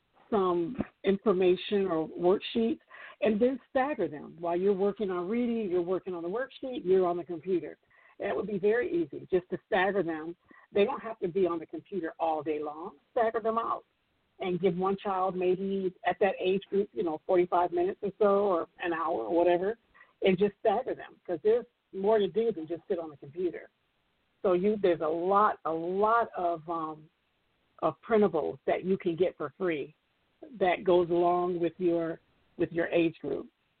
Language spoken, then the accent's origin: English; Michigan, United States; So I don't know about Michigan, though. That's my hometown. Yay, Michigan. Well, my home state.